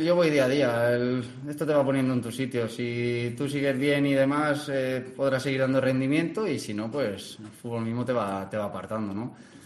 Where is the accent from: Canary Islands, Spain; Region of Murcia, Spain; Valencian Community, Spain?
Valencian Community, Spain; Valencia; yo soy de Valencia, por lo tanto Valencia está muy cerquita, podía tener cerca a mi familia